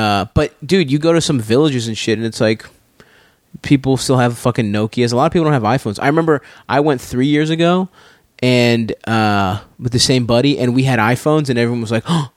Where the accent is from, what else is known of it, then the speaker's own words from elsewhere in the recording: Baltimore, Maryland, United States; I mean, I grew up in Baltimore, and it's like, there's fucking parts of Baltimore that look like fucking Warzone.